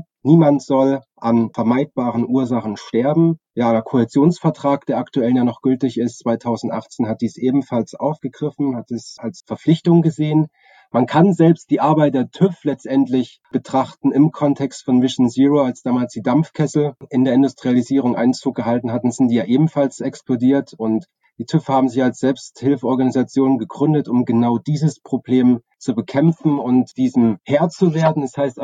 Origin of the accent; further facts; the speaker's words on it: Chemnitz, Saxony, Germany; born there; Ich bin 1982 in Chemnitz geboren